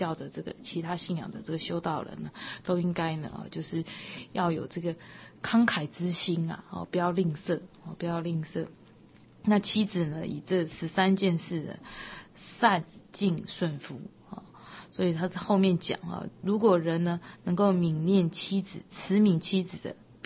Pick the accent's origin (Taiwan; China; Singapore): China; 所以我们说，我们中国人讲说，过年要迎什么喜神呐